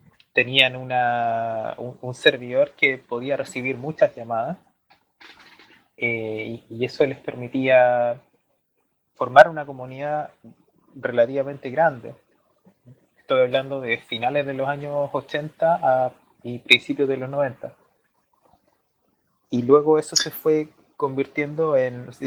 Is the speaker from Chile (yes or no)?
yes; Chile; yo no soy argentino, yo soy chileno